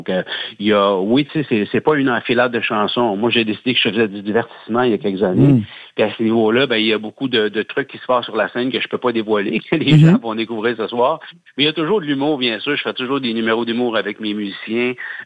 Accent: Trois-Rivières, Quebec, Canada; on va avoir vendu 6000 billets en deux soirs chez nous, à Trois-Rivières

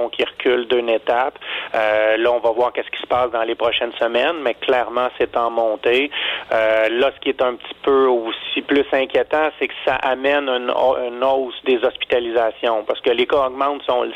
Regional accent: Quebec, Canada; comment ça allait frapper là, rendu chez nous au Québec.

